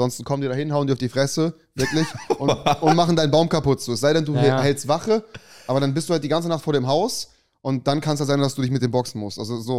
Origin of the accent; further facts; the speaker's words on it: Germany; also born or lived in Cologne; ich komme ja ursprünglich so aus der Eifel, bin aber in Köln geboren.